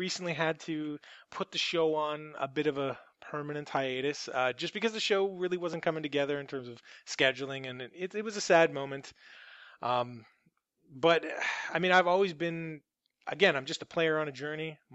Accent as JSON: {"language": "English", "region": "Ontario", "country": "Canada", "said": "we're all from the Toronto area, so that's where I play."}